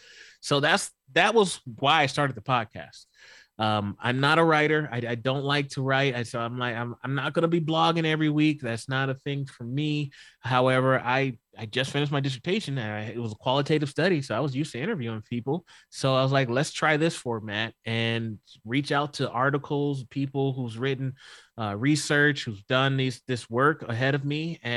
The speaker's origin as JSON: {"language": "English", "region": "the South", "country": "United States", "tie": "born or raised there", "said": "Like I grew up in the South. Like I'm used to like, it's blatant."}